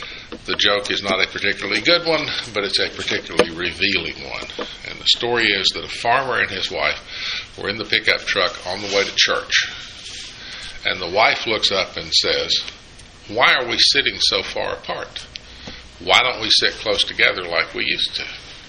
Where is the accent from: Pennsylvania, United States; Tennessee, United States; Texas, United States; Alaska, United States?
Tennessee, United States; Jefferson City; Just outside of Knoxville. A little place called Jefferson City.